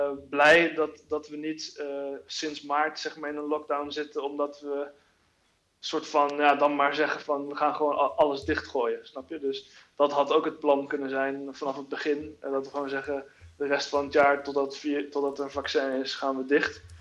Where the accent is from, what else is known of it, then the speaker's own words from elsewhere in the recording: Curaçao; een agency op Curaçao, waar ik vandaan kom.